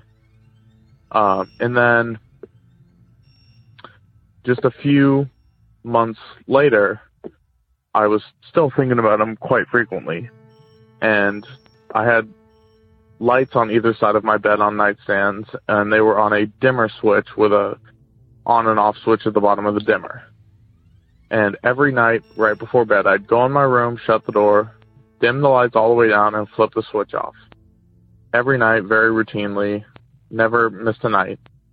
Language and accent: English; California, United States; I'm from Northern California.